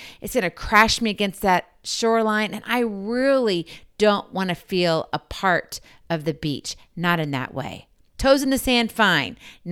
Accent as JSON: {"language": "English", "region": "Hawaii", "country": "United States", "tie": "born or raised there", "said": "believe it or not, I was born in Hawaii. We moved around in between times, moved back again for my high school years."}